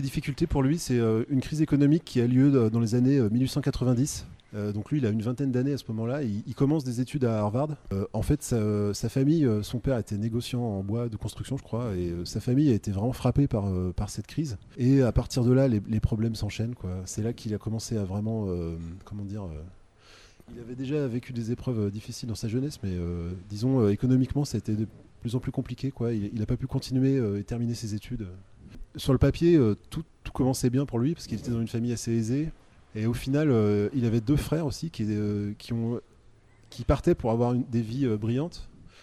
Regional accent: Côtes-du-Rhône, France; je suis originaire d'une région des Côtes-du-Rhône.

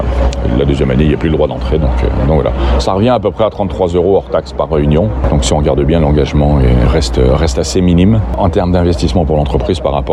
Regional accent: Lyon, Auvergne-Rhône-Alpes, France; On est lyonnais quand même.

